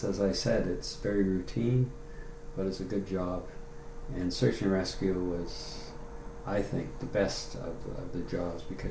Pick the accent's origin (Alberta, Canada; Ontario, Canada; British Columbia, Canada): British Columbia, Canada; Vancouver; as I said, I was from Vancouver.